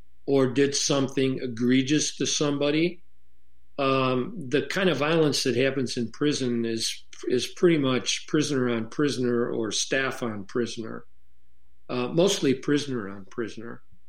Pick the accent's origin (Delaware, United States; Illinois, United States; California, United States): Illinois, United States; Chicago; I grew up in Chicago. I was exposed to a lot of things in an urban environment